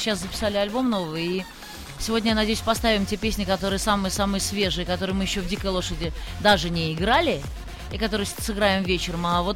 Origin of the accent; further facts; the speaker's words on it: Saint Petersburg, Russia; По большому счету, родной город — это тот, где тебе хорошо. Какая разница, как он называется. У меня так случилось, что это Питер.